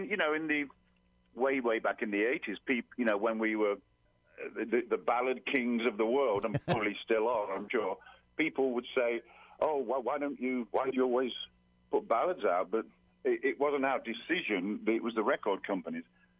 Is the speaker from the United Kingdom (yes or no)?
yes; England, United Kingdom; I was born in 1950, so from 50 to 60, I used to listen to the BBC radio growing up in England